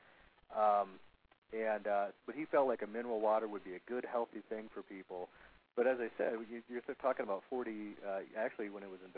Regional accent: South Dakota, United States; I grew up on the South Dakota steak and potatoes diet.

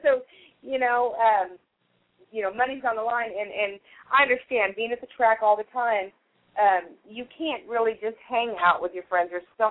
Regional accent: San Diego, California, United States; I grew up in San Diego.

